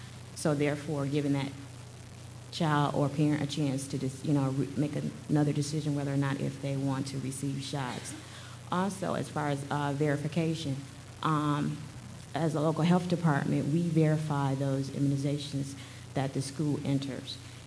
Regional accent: Detroit, Michigan, United States; I'm from Detroit, Michigan.

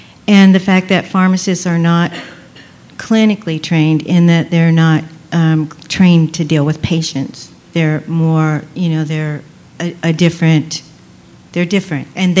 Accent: Washington, United States; Jason, for you, I am from Washington State, and I'm an end user of the VIMBIP system.

